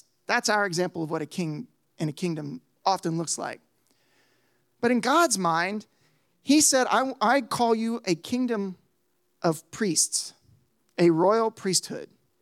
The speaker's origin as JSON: {"language": "English", "country": "United States", "tie": "born or raised there", "said": "we grew up in America where we don't live in a kingdom."}